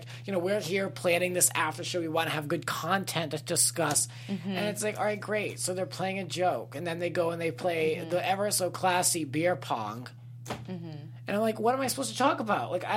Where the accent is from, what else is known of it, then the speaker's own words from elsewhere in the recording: East Coast, United States; You know, we don't have that out here, but all growing up on the East Coast, we have that feeling of kind of being in for the night like